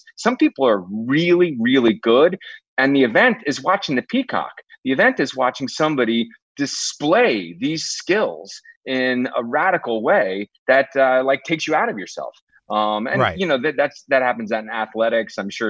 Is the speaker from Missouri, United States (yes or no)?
no; Dallas, Texas, United States; Well, this was in Dallas.